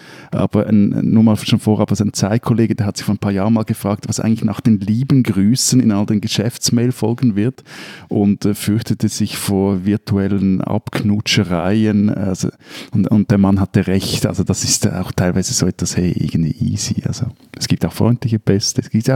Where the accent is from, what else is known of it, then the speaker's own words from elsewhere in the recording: Germany; Wobei als Deutscher ist das ja schwierig.